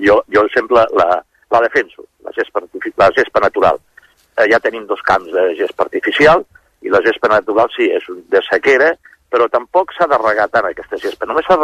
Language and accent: Catalan; Palamós, Catalonia, Spain; Per nosaltres és un gran orgull, és que som palamosins. Sí. Si jo sóc de Palamós, doncs és un gran orgull per mi.